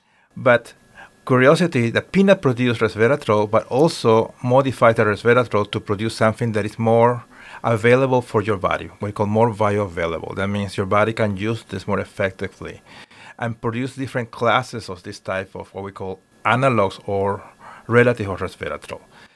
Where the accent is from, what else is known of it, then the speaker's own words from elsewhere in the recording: Peru; now in United States; I'm originally from Peru. So in my country, we use plants as a source of medicine. So I grew up